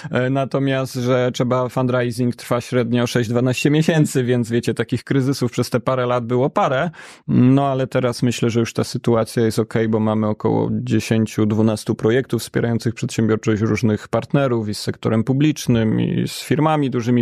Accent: Kraków, Lesser Poland, Poland; ja jestem z Krakowa i chciałem wrócić do Krakowa tak za 10 lat

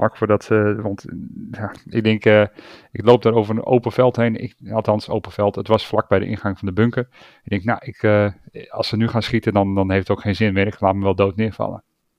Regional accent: Germany; Dutch is a second language; Omdat wij er als Duitsers toevallig met de auto voor hun huis stonden.

